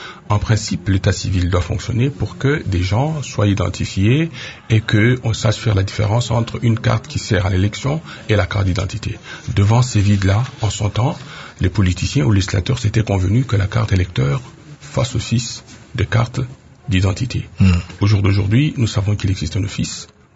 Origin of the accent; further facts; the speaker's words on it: DR Congo; moi, en tant que Congolais